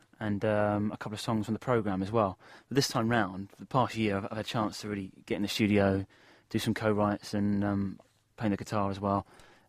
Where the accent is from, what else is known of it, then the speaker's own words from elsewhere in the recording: East of England, United Kingdom; it was the first show that I saw as a kid. I was like 10 years old at the Cliffs Pavilion, my hometown.